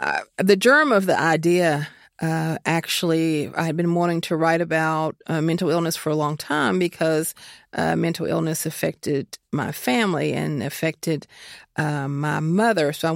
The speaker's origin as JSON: {"language": "English", "region": "Kentucky", "country": "United States", "accent": "twang", "said": "Eastern Kentucky University, Eastern Kentucky, but people were making fun of my accent, that it was still sort of an anomaly to be African-American and have such a strong twang."}